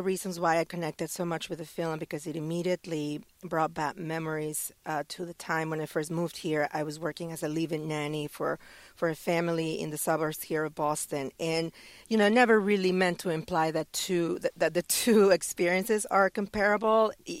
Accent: Mexico; moved away as an adult; I'm originally from Mexico. I grew up, I was born there and I grew up there. I didn't move here until almost 20 years ago, until I was already graduated from college.

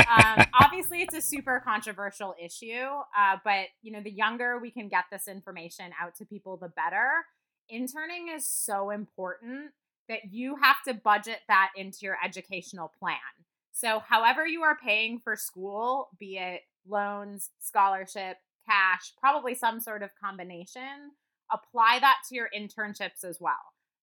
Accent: Midwest, United States; Like, you know, I'm from the Midwest originally

